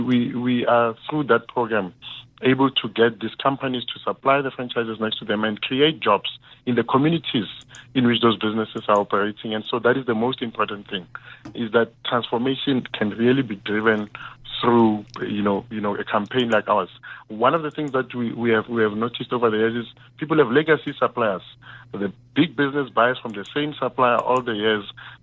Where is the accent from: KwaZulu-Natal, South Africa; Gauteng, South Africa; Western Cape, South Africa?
Gauteng, South Africa; Mamelodi; you know, I come from Mamelodi.